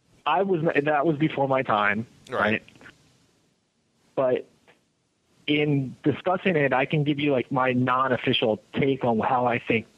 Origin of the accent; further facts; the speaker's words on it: New Jersey, United States; now in Los Angeles, United States; Yeah, well, I'm originally from New Jersey, so I see what your housewives do in conjunction with what our housewives do.